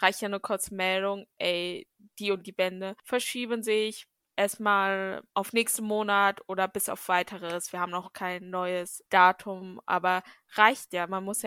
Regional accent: Northern Germany, Germany; Also ich bin ja eigentlich aus Norddeutschland

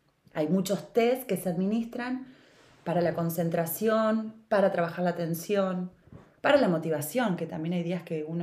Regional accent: Neuquén, Argentina; also born or lived in La Plata; Soy nacida en La Plata y me crié en Neuquén, hice la primera y la secundaria. Después de haber vivido mucho tiempo en Neuquén, volví a La Plata a estudiar

